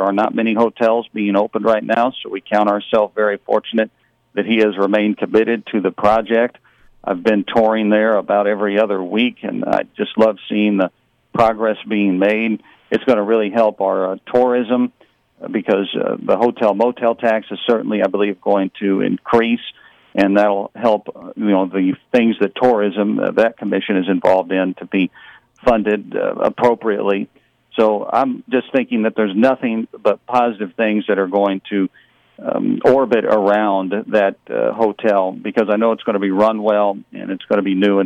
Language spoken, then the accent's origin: English; Carbondale, Illinois, United States; That's where I grew up in Carbondale. I'm a graduate of Carbondale High School.